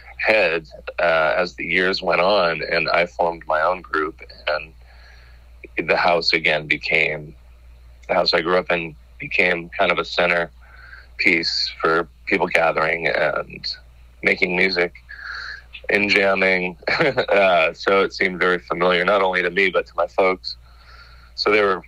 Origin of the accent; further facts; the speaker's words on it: Hollywood, California, United States; I grew up in Hollywood. And then migrated to Glendale, which is just kind of a suburb northeast of Hollywood, just by about 10 minutes.